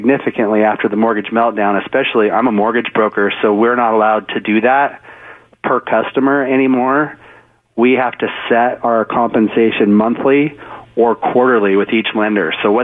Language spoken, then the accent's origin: English; Republic, Washington, United States; also born or lived in West Seattle; I'm from Washington State. Grew up in West Seattle till I was about 8 or 9, and then we moved to Eastern Washington and grew up in a little stick town called Republic, Washington.